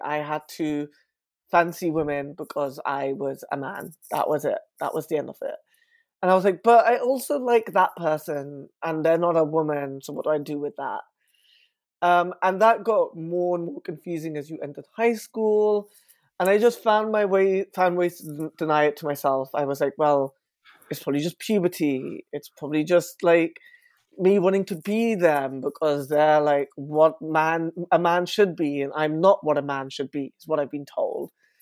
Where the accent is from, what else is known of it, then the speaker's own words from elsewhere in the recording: Southall, London, United Kingdom; Indian bisexual is how I identify. I'm of Indian heritage, but I was born and raised in Southall, which is in West London.